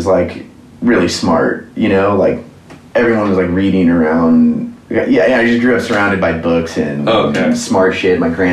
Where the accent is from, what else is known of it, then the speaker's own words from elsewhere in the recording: St. Louis, Missouri, United States; I went like full native and like really embraced growing up in St. Louis and had a rat tail and made a lot of friends